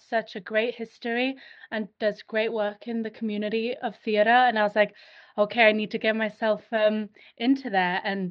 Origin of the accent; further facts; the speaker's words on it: Wales, United Kingdom; moved away as an adult; now in Los Angeles, United States; Yeah, so no, I'm not from LA. I'm originally from Wales in the UK